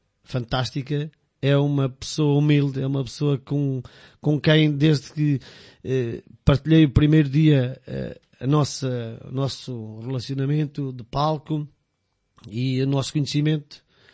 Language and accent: Portuguese; Fermentelos, Aveiro, Portugal; Nascido e criado em Fermentelos, trabalho em Lisboa, mas trabalho com a banda e com o Orfeão aqui em Ilha, portanto já estou em Ilha há quase 20 anos